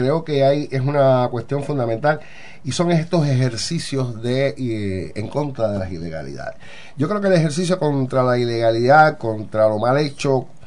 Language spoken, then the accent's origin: Spanish; Cuba; todos somos cubanos, caminamos las calles de este pueblo